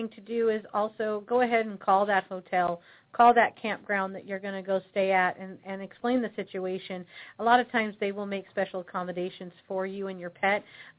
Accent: California, United States; I'm going to tell you, I'm from Southern California

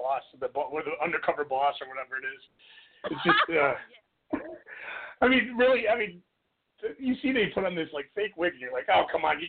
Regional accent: Chicago, Illinois, United States; I grew up in Chicago, and I remember seeing that.

